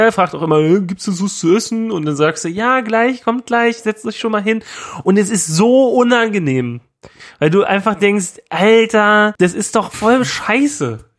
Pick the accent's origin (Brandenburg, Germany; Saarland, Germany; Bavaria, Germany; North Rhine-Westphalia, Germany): Brandenburg, Germany; Rathenow; Also ich mag auch Rathenow. Mag ich? Ja, mag ich. Ist halt meine Heimat auch.